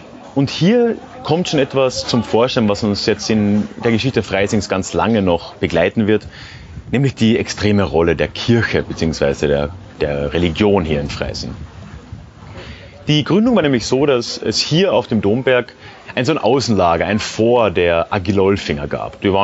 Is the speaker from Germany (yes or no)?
no; Austria; Als Österreicher sage ich jetzt mal, die Bezeichnung Berg ist vielleicht ein bisschen übertrieben.